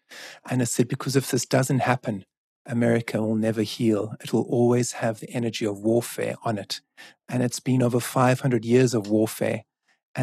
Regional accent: South Africa; I come from South Africa. I come from the truth and reconciliation culture

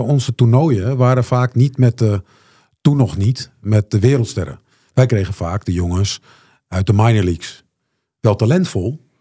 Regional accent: Netherlands; Nou ja, wij zijn als Nederlanders redelijk nuchter, denk ik.

